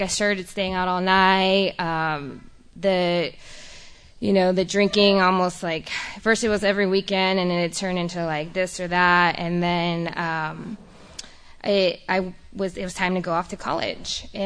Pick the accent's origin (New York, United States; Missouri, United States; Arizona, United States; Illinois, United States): Illinois, United States; Chicago; now in San Antonio, United States; So I will, you know, I'm not from Texas. I was born and raised in Chicago. Thank you. Awesome. Texas, I live in San Antonio now, so it was a second home.